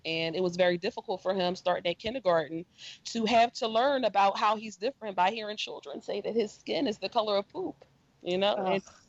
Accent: Philadelphia, Pennsylvania, United States; Well, I am originally from West Philadelphia.

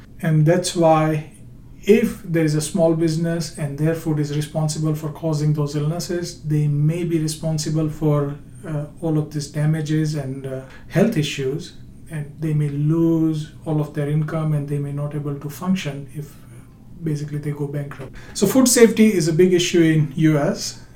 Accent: India; now in United States; I'm originally from India. I received my bachelor's and master's degree in food biotechnology in India, and then from there came to Louisiana State University for my PhD.

